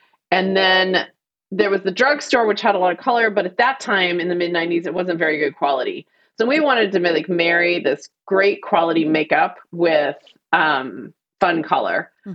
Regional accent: Fort Worth, Texas, United States; I grew up in Fort Worth, Texas, and I got home, sent home from school in eighth grade for wearing too much makeup.

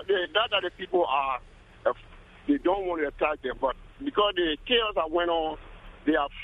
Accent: Liberia; now in Newark, United States; I'm from Liberia, and I work on the seaport of Newark, New Jersey

